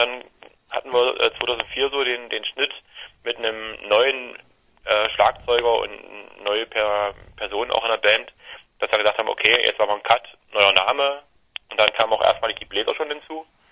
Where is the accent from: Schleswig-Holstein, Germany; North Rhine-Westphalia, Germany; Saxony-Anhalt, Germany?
Saxony-Anhalt, Germany; Dessau; Wir kommen aus Dessau, im Herzen Sachsen-Anhalt.